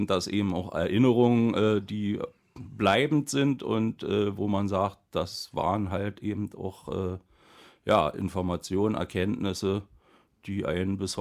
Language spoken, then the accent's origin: German; Berlin, Germany; now in Woltersdorf, Germany; ich komme aus Woltersdorf zurzeit, geborener Urberliner, Charité, wie es sich gehört, und 62 Jahre